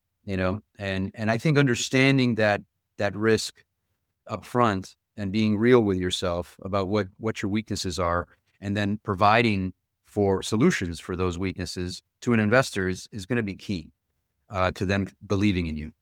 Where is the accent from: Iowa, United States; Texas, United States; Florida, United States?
Florida, United States; Miami; again, we come from the same place. We come from Miami. We knew his family. He knew our family.